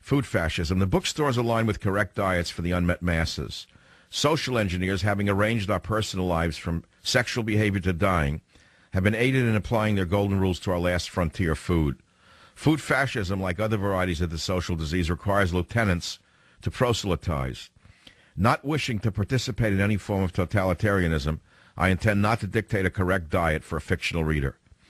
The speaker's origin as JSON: {"language": "English", "town": "San Francisco", "region": "California", "country": "United States", "tie": "born or raised there", "said": "KSFO in my hometown of San Francisco."}